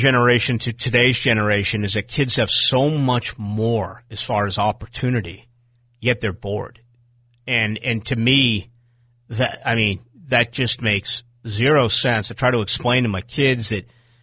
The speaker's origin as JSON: {"language": "English", "town": "Boston", "region": "Massachusetts", "country": "United States", "tie": "born or raised there", "said": "And where I grew up in Boston, you had two channels that carried like the Red Sox and the Bruins."}